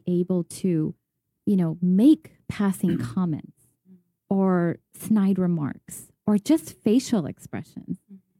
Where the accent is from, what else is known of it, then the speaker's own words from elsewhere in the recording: New York, United States; Yeah, so born and raised here in New York. And lived my whole life.